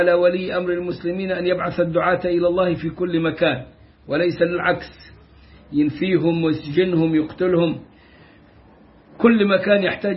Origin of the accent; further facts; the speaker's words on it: Egypt; عندنا في مصر في أفريقيا حيث يكثر الفقر